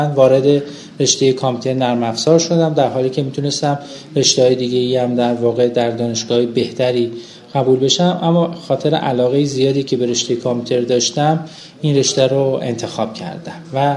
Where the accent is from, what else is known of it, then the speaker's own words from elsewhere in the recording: Hamadan, Iran; من متولد 12 اسفند 51 هستم. در شهر همدان به دنیا اومدم، در یه خانواده فرهنگی که پدر مادرم معلم هستن به دنیا اومدم.